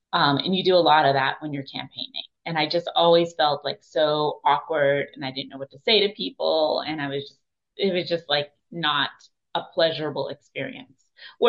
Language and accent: English; Boston, Massachusetts, United States; And I'm from Boston originally.